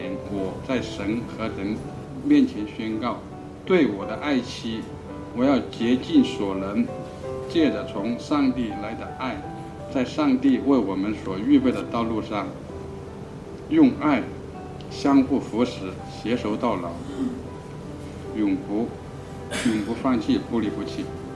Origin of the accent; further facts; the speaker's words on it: Zhongshan, Guangdong, China; 我们都是来自广东中山的。